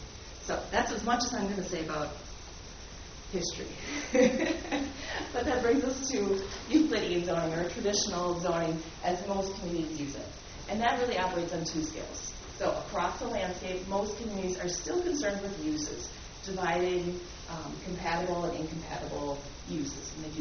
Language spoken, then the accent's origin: English; Green Bay, Wisconsin, United States; I grew up in Green Bay, spent a lot of time playing in your soccer fields